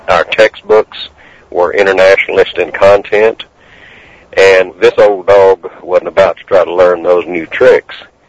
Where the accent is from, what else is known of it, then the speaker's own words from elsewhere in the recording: Texas, United States; growing up in East Central Texas as an elementary schooler and then South Texas in high school, back in the 50s and early 60s